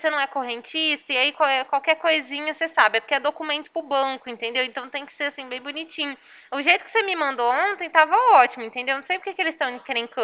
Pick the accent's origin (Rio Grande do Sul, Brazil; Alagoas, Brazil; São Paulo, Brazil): São Paulo, Brazil; Ribeirão Preto; Eu sou daqui de Ribeirão Preto, então meu celular é DDD 16.